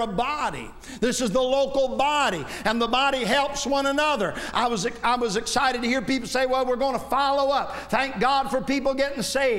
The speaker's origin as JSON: {"language": "English", "town": "Wayland", "region": "Michigan", "country": "United States", "tie": "born or raised there", "said": "When I was growing up, I grew up in Wayland, Michigan, and down the road was Allegan, Michigan, and every fall they had the Allegan Fair."}